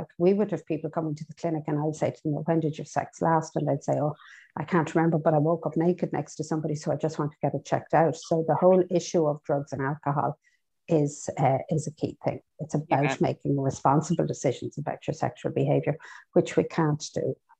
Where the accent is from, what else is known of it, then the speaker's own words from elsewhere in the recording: Ireland; We're not great as Irish people talking about sex.